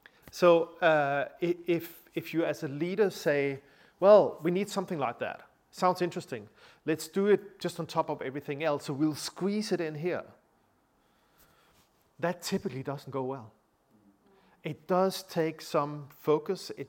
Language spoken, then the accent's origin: English; Denmark; accent: Danish; English is a second language; because of my heavy Danish accent or things like